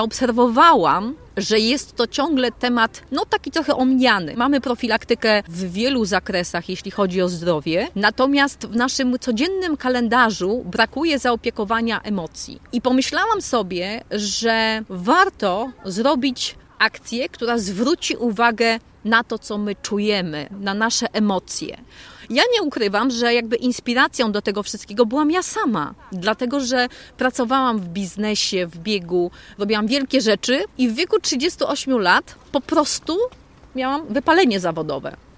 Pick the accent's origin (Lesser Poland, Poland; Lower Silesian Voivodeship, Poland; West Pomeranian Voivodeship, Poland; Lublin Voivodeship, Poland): Lublin Voivodeship, Poland; Puławy; born there; Zaczęłam w Puławach, urodziłam się tutaj.